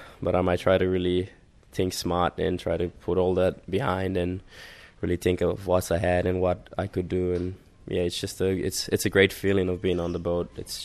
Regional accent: Papua New Guinea; I am from Papua New Guinea.

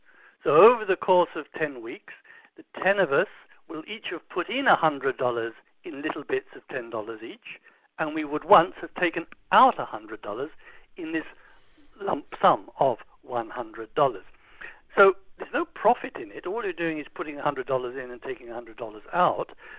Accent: England, United Kingdom; And you might ask, why would I do this as an Englishman?

